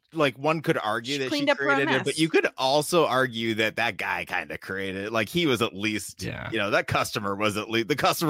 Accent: Canada; I am Canadian, but not I am trash at French.

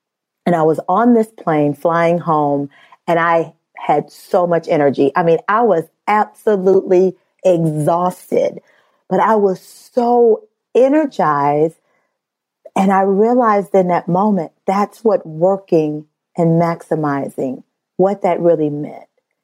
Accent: Midwest, United States; I'm from the Midwest. I'm from that family.

